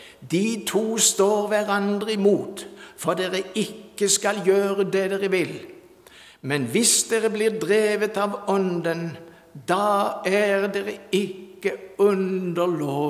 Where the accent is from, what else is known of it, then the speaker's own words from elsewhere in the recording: Hidra, Agder, Norway; hjemme på Hidra, der jeg er fra.